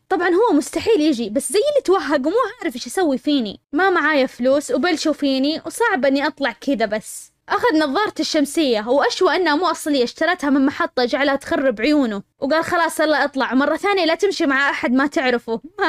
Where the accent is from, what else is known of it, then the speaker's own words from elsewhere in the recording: Saudi Arabia; قال لي أنت من وين؟ قلت له أنا من السعودية